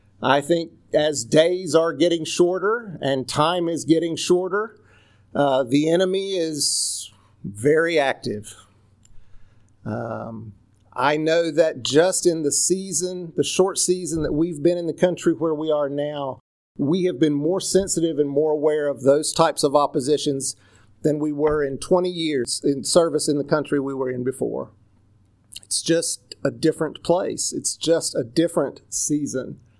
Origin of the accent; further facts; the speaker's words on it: North Carolina, United States; born or raised there